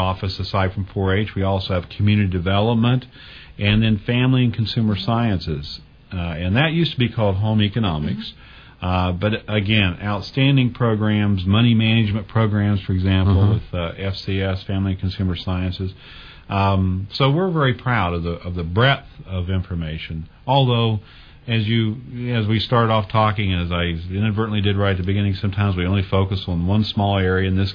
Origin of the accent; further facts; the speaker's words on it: West Virginia, United States; I'm a big bluegrass fan. Of course, growing up in West Virginia